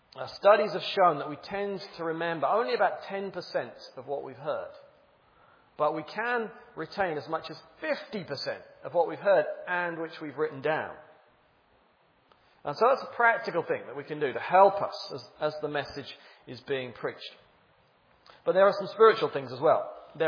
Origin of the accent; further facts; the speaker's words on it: England, United Kingdom; I'm from England and we have a queen in our country.